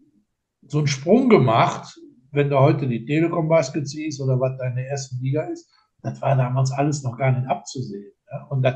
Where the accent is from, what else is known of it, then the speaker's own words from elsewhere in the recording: Linz, Upper Austria, Austria; ich komme ja aus Linz